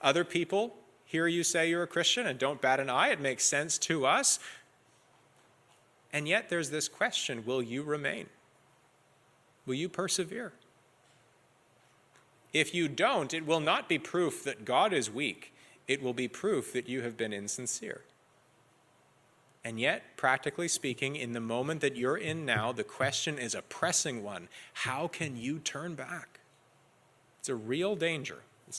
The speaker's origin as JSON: {"language": "English", "region": "Bible Belt", "country": "United States", "tie": "born or raised there", "said": "I grew up in the Bible Belt."}